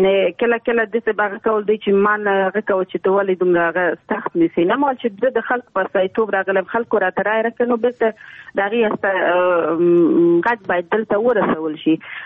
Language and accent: Pashto; Nangarhar, Afghanistan; ما چې ماته ویل چې ځکه چې مونږ دواړه د ننګرهار یو نو هغه نه کېږي